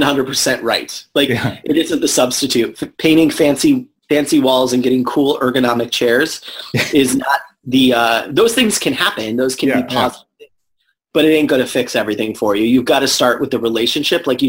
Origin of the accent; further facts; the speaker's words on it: California, United States; I grew up in California, but she grew up in a small town in the Midwest of the United States